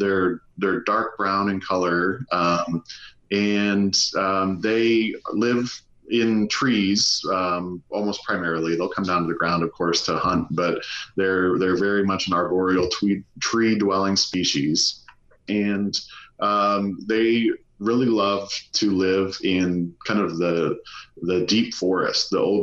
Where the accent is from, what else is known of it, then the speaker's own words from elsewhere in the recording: Midwest, United States; You know, I'm a flatlander by birth growing up in the Midwest. And so having access to mountains and the coast really within a day's drive of one another is pretty incredible to me.